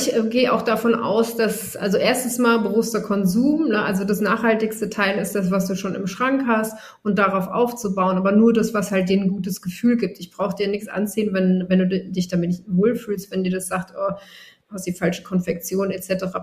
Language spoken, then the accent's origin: German; Mainz, Rhineland-Palatinate, Germany; ich komme ja auch ursprünglich aus Mainz.